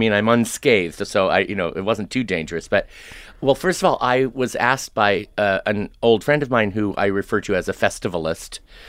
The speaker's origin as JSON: {"language": "English", "country": "United States", "said": "I'm an American, I'm old, I'm a choreographer"}